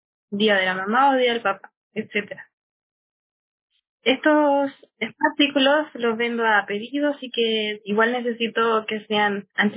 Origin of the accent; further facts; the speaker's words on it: Temuco, Araucanía, Chile; soy de acá, de Temuco, de la Araucanía, región de la Araucanía